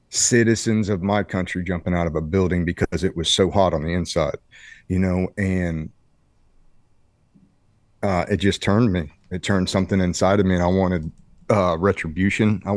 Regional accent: Ohio, United States; Yeah, I come from Ohio, a small farm town, Ohio. You know, 90 kids in my graduating class or so

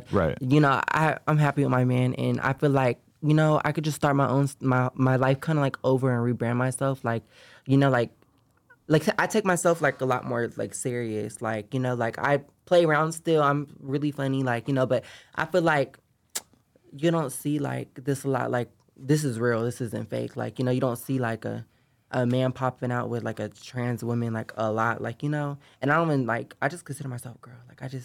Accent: Sacramento, California, United States; I grew up in Sacramento, California.

